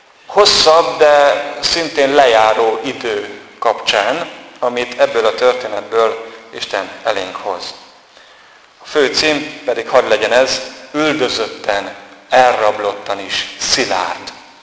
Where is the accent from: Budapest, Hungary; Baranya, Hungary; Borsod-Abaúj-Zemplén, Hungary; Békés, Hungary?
Borsod-Abaúj-Zemplén, Hungary; Szomolya; born there; abban a faluban, ahová születtem, Szomolyára